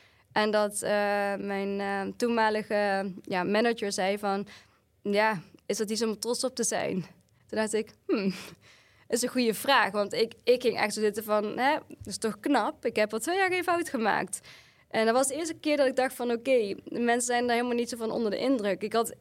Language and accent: Dutch; North Brabant, Netherlands; now in Hilversum, Netherlands; Ik ben vanuit Brabant ben ik naar Hilversum verhuisd.